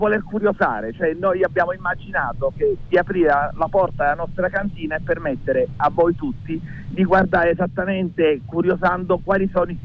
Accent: Naples, Campania, Italy; born there; No, non sono origini, io sono nato a Napoli.

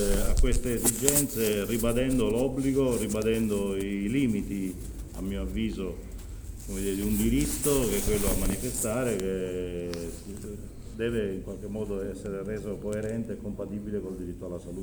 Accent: Trieste, Friuli-Venezia Giulia, Italy; vengo da Trieste, quindi l'ho vissuto in prima persona

